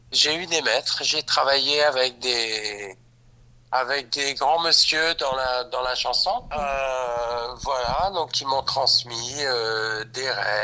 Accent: Lille, Hauts-de-France, France; born there; now in Paris, France; J'habite à Paris, je suis né à Lille

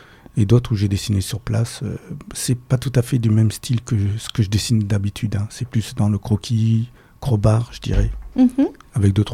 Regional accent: South, France; Moi, je suis du Sud.

